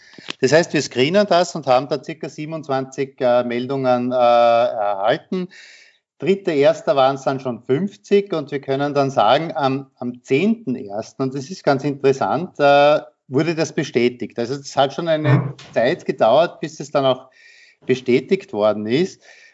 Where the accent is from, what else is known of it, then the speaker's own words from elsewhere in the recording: Austria; Also ich komme aus Österreich und arbeite für eine schwedische Firma.